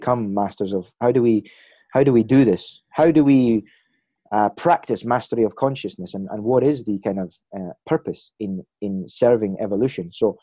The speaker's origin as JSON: {"language": "English", "region": "Scotland", "country": "United Kingdom", "said": "I'm Scottish"}